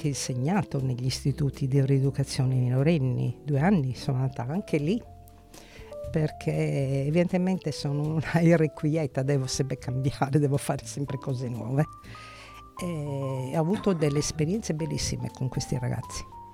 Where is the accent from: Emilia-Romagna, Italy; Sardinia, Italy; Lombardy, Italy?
Sardinia, Italy; Ballao; born there; Io sono nata a Ballao